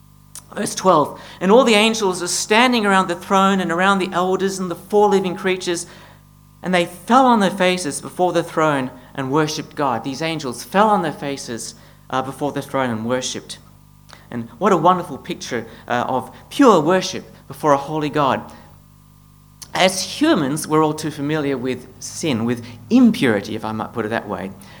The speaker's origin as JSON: {"language": "English", "town": "Perth", "region": "Western Australia", "country": "Australia", "said": "Now, I'm from Perth, so I'm allowed to say this"}